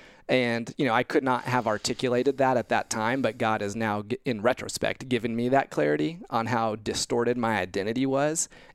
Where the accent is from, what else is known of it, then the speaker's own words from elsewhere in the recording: Indiana, United States; So growing up in Indiana, came to faith at a young age, age 11 at church camp in Indiana.